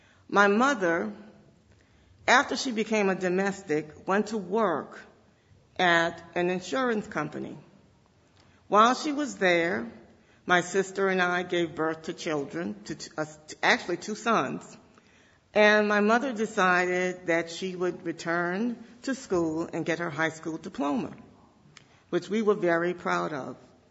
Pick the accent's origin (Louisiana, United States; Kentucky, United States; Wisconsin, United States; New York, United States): Louisiana, United States; New Orleans; For those of you who don't know, I am from New Orleans, Louisiana, and I'm proud to call it home.